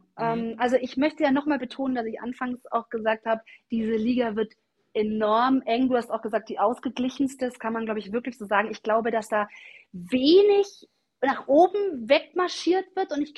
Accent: Augsburg, Bavaria, Germany; ich komme ja aus Augsburg

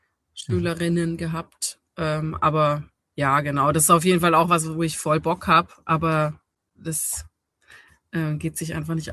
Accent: Baden-Württemberg, Germany; Ich komme aus Schwaben und ich komme aus einem Haushalt, wo beide Elternteile ganz geregelte Berufe haben.

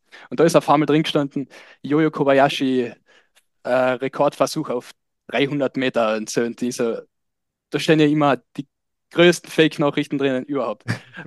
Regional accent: Carinthia, Austria; now in Graz, Austria; Ja, also ich komme aus einem kleinen Dorf aus Ortraburg in Kärnten. Das ist in der Nähe von Osttirol, in der Nähe von Lienz.

